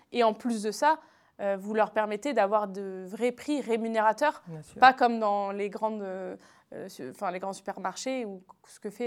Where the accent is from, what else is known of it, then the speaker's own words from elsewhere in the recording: Grand Est, France; now in Lyon, France; je suis députée de Lyon, mais je suis originaire de Lorraine et d'une petite commune de la Meuse.